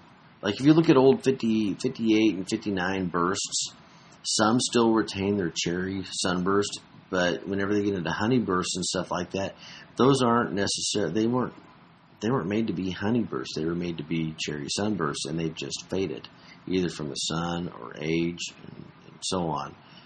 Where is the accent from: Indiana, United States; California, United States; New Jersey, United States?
Indiana, United States; I mean, I grew up in Indiana. You know, we have 100% humidity in the summertime.